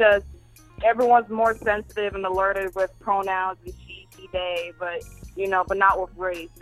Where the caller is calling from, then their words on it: New York City, New York, United States; New York City. Oh, my God, I actually made it.